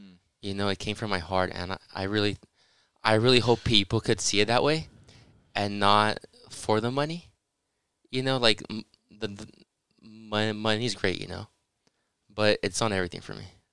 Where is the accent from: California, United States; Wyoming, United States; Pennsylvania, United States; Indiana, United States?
California, United States; Los Angeles; Even though if I was born in the States, you know, in LA, I was raised as a Mexican. I was raised with a culture, like a Mexican culture, you know, with my family.